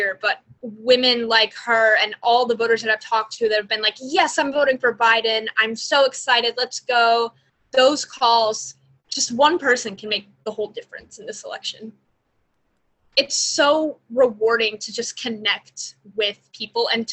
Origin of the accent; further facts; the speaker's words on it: Georgia, United States; also born or lived in Pennsylvania; I have volunteered in my adopted state of Pennsylvania, but I've also been volunteering a lot in my home state of Georgia